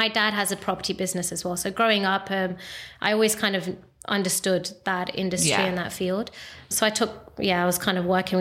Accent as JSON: {"language": "English", "country": "India", "said": "But obviously being Indian and in our Indian weddings, we always have a lot of dance performances."}